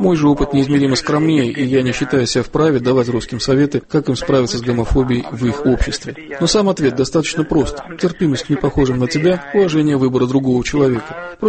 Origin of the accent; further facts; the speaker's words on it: Denmark; Буквально в эти дни мой родной город переживает шок после нападения